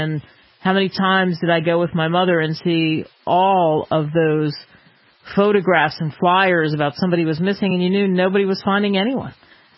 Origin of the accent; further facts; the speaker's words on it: California, United States; I grew up in California. There was no color in my family.